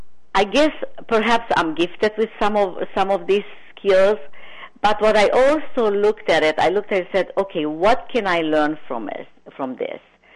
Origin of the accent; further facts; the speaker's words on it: Romania; especially my childhood, growing up in Romania in a communist country, along with my mom, no siblings